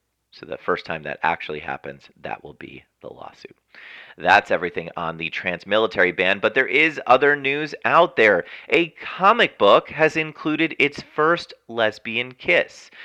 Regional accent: Montvale, New Jersey, United States; As the little gay kid who was growing up in Montvale, New Jersey, as I was sitting in the corner of my room reading comic books

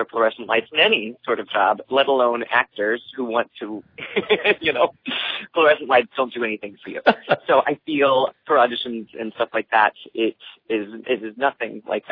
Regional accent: Ohio, United States; now in Boston, United States; growing up in Cincinnati, Dayton, you know, to go to those downtown areas, it's very different

